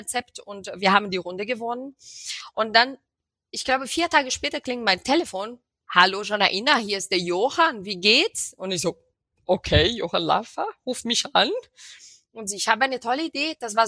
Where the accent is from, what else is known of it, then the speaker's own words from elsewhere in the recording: Rio de Janeiro, Brazil; German is a second language; now in Germany; Und ich komme aus Rio und bei uns wird viel...